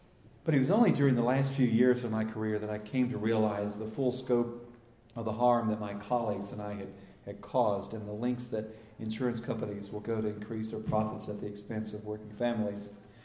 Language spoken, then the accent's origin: English; Tennessee, United States; ranging from stories in my hometown newspaper in Tennessee to Time magazine.